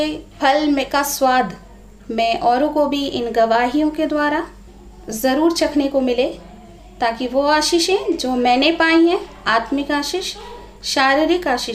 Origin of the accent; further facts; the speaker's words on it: Ajmer, Rajasthan, India; और मैं अजमेर राजस्थान की रहने वाली हूँ।